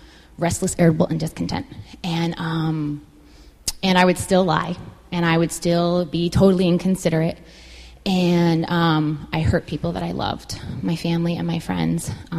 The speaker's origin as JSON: {"language": "English", "region": "New York", "country": "United States", "tie": "born or raised there", "said": "I grew up in Rockland County, a little suburb up north"}